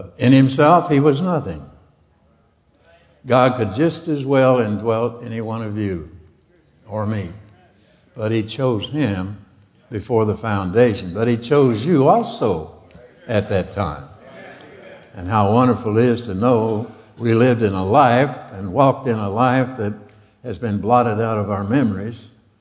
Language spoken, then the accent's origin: English; the West, United States; Now, I'm not a Southerner, but I've learned a lot of Southern language, you know. I'm a Westerner. I'm just a cowboy at heart. I was raised on a ranch in my early youth